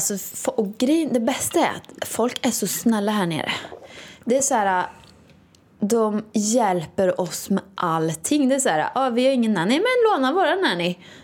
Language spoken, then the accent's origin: Swedish; Åmål, Västra Götaland County, Sweden; utan här är det ju mer som Åmål då, där jag kommer ifrån.